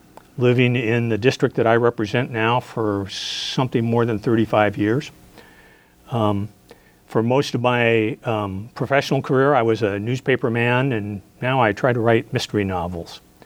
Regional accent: Fairbanks, Alaska, United States; born there; also born or lived in Anchorage; I was born in Fairbanks in 1948, which seems like a long time ago until you realize that Michael was actually born there before I was. Moved to Anchorage in 1964, right after the earthquake. Graduated from West Anchorage High School

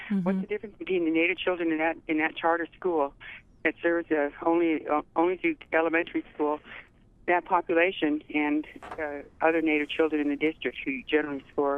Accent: Anchorage, Alaska, United States; I was born here in Anchorage, and I was raised here, and I was educated K through 12 in the local school system, beginning with the kindergarten

